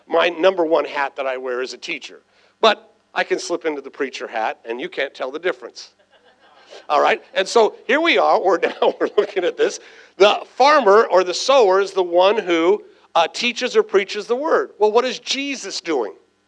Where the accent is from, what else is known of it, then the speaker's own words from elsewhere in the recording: San Diego, California, United States; I was raised right here in San Diego.